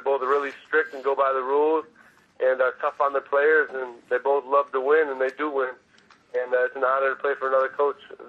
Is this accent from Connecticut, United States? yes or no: yes; Connecticut, United States; I'm from Connecticut, and I grew up a Drew Bledsoe fan